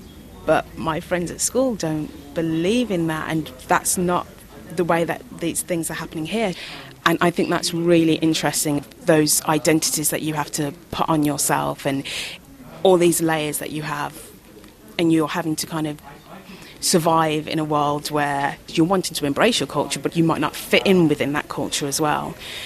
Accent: Birmingham, West Midlands, United Kingdom; Yeah, I mean, I'm Caribbean, but I'm also British. You know, when I was very young, having Caribbean food, it was like, oh, I'd prefer Yorkshire puddings. And now ackee and saltfish is one of my favourite foods. And, you know, when my dad cooks it when I go back to Birmingham

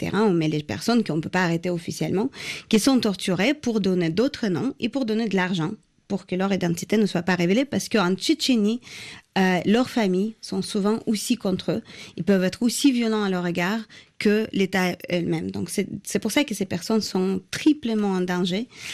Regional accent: Russia; Je suis russe d'origine, oui, tout à fait.

